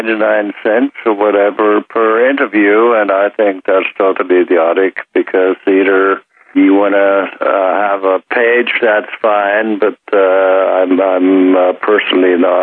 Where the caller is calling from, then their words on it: Austria; I'm calling from Austria in Europe.